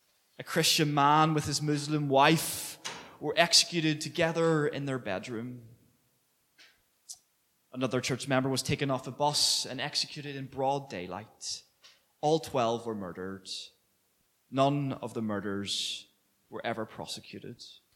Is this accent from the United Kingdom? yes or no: yes; Northern Ireland, United Kingdom; I actually grew up running about these streets, lived in Orangefield, and just ran about here, spent a lot of my time in Clarewood Park.